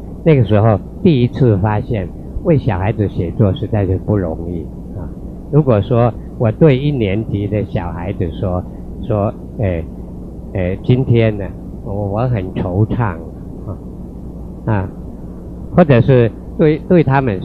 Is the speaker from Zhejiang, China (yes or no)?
no; Xiamen, Fujian, China; 就是我的故乡是福建的厦门啊。